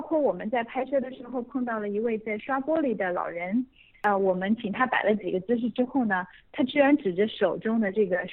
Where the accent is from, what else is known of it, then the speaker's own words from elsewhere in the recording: China; 那当我们回答说我们是中国人的时候呢